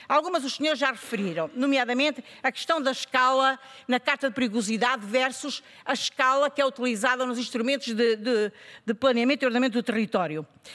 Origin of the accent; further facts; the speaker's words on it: Centro, Portugal; porque eu sou do Centro